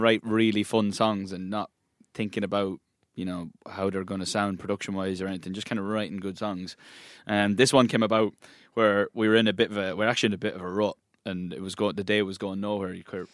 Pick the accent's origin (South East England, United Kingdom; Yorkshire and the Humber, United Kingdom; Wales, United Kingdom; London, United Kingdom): South East England, United Kingdom; No, I'm from Kent there.